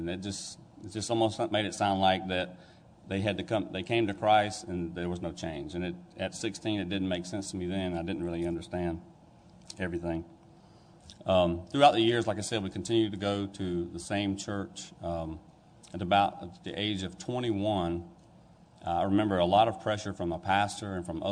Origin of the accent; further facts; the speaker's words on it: Georgia, United States; now in Colbert, United States; I was born in Baines County, Georgia, raised there all my life. Came from a family of 10 children.